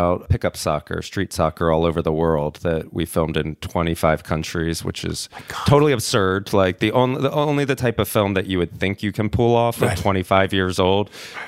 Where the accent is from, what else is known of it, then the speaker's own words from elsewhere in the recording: Georgia, United States; In Georgia, outside of Atlanta.